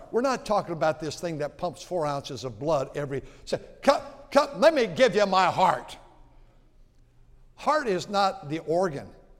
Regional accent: California, United States; also born or lived in Milwaukee; I was born in Milwaukee, but 24 months later, we came to California. And I've been here my whole entire life.

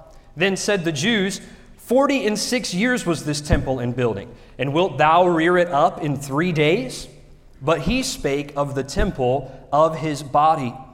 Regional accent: Mississippi, United States; also born or lived in Louisiana; And I grew up in Louisiana for a little bit, but most of my life I grew up in Mississippi. And I know you're surprised I don't have the accent

